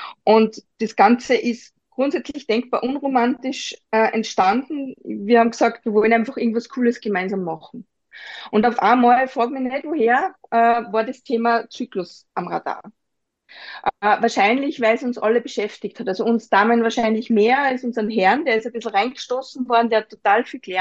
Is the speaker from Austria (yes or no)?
yes; Upper Austria, Austria; Wir sind aus Oberösterreich, alle miteinander, wir sprechen Mundart